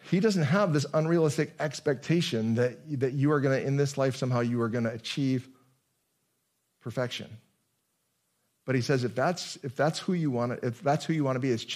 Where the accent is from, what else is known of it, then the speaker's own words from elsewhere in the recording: United States; Like, I'm an American. I live in something that doesn't sound like America.